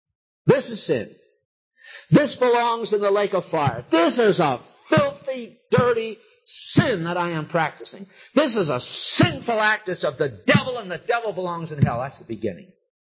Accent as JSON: {"language": "English", "region": "New England", "country": "United States", "tie": "born or raised there", "said": "I was raised in New England, and a couple things you learn is ladies never swear."}